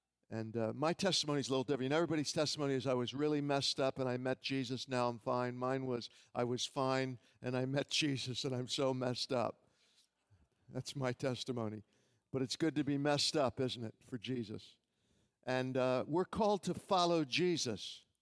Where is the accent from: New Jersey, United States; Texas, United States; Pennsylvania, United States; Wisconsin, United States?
Pennsylvania, United States; Philadelphia; moved away; also born or lived in Miami; As many of you know my testimony, I was raised in Philadelphia, moved to Miami in 1969. My father moved me there to get me away from drugs.